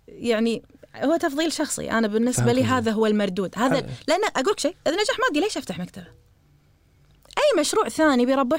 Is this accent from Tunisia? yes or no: no; Kuwait; بس إحنا عندنا بالكويت هو قاعديني من المدرسة، من المدرسة شبه أمي